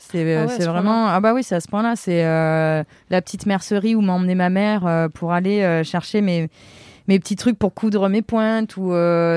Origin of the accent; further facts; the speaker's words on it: Avignon, Provence-Alpes-Côte d'Azur, France; Je viens d'Avignon, sur le pont